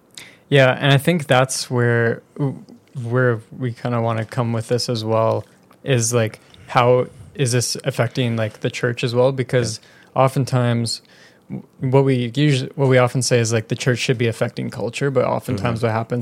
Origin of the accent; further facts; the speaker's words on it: Surrey, British Columbia, Canada; And I'm from Surrey. And Surrey doesn't have a very large white population. It has a large like Indian population, and like there's a lot of ethnicity in Surrey.